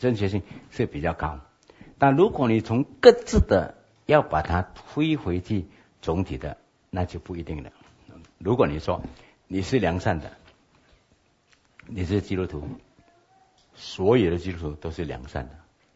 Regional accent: Malaysia; 因为我们是英国的殖民地，所以早期是用英文作为它的这个教育体系的一个重要的语言。

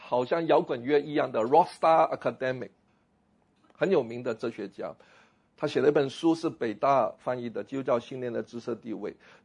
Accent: Hong Kong; 因为我在香港长大，这个来的时候感受很难过。

